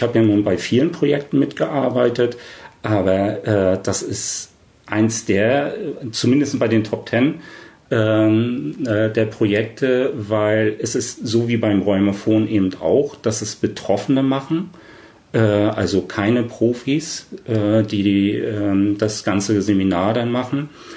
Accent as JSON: {"language": "German", "region": "East Germany", "country": "Germany"}